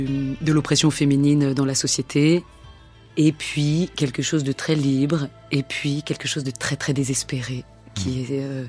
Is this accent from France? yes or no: yes; Paris, Île-de-France, France; born there; Et j'habite Paris, je suis née à Paris